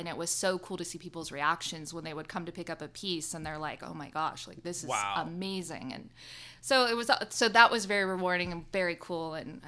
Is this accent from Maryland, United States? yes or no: no; California, United States; I am from California.